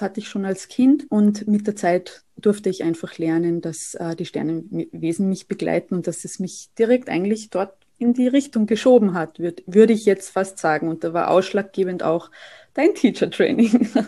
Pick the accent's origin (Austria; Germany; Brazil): Austria; Saalfelden, Salzburg; now in Vienna, Austria; ich komme aus Österreich. Ich wohne derzeit noch in Wien, aber bin bald wieder in meiner Heimat in Salzburgland, in Saalfelden.